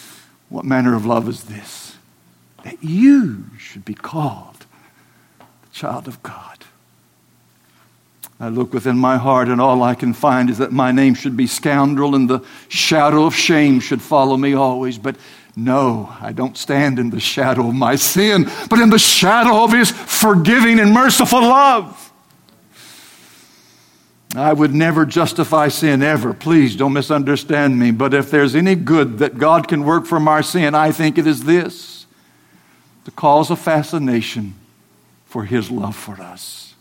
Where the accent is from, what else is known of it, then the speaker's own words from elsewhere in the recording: the Ozarks, United States; I came from the Ozarks. Back in the Ozarks, we would say it this way: he's the spitting image.